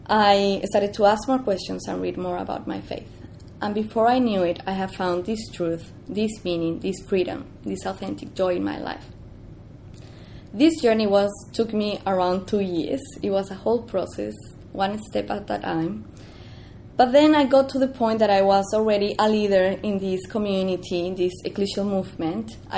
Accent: Peru; I wasn't really a practicing Catholic, even though I was raised up in Peru, in South America, that it's grounded in very Catholic values.

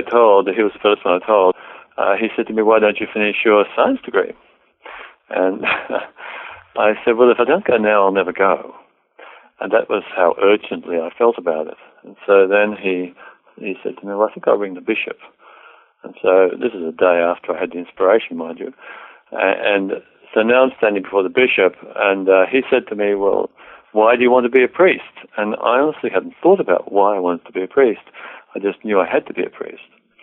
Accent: Murrumburra, New South Wales, Australia; I was born in Murrumburra in 1948. I grew up there

